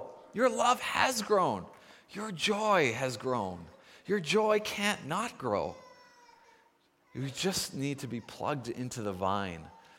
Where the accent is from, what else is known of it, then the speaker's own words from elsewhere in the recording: Nanaimo, British Columbia, Canada; I grew up in Nanaimo